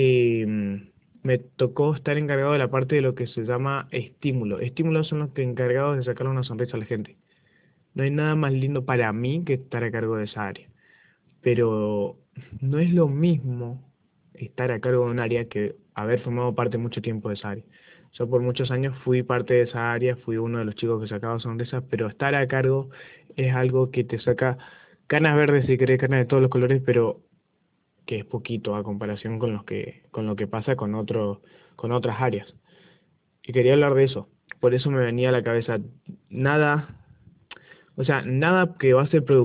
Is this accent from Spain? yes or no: no; Chaco, Argentina; Yo soy chaqueño, que digo los chaqueños.